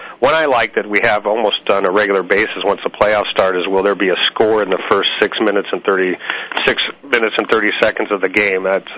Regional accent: Nebraska, United States; I'm from Nebraska, so I have to say the steakhouse

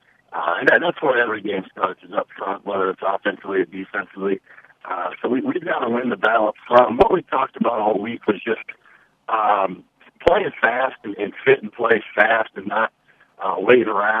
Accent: Nebraska, United States; obviously growing up in Nebraska and following them all through my childhood

